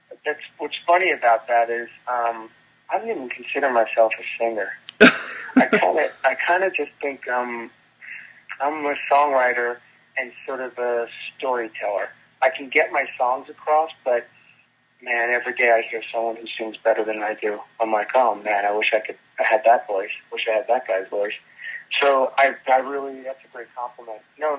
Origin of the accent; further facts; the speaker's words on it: New York, United States; I grew up on Long Island, so you couldn't escape